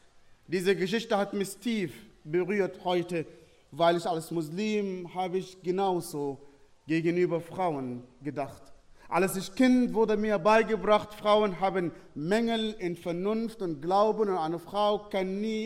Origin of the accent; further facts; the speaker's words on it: Sudan; Ich bin nicht von hier, ich komme ursprünglich aus dem Sudan, das war das größte Land Afrikas mit vielen Problemen und vielen Spannungen. Ich bin in einer muslimischen Familie geboren